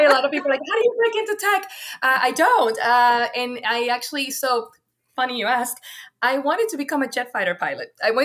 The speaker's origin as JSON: {"language": "English", "region": "Florida", "country": "United States", "said": "I'm from South Florida."}